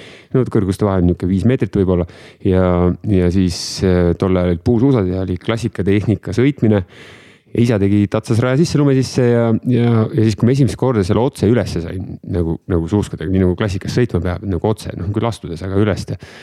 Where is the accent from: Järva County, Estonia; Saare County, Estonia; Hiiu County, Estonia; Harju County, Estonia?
Järva County, Estonia; Paide; Meil oli Paidest, ma olen pärit ja suvila oli 5 kilomeetri kaugusel.